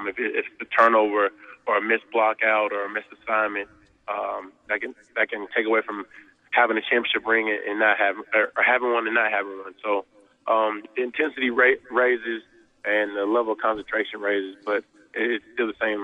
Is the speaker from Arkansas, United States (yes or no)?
yes; Fayetteville, Arkansas, United States; So, as you know, I grew up in Fayetteville.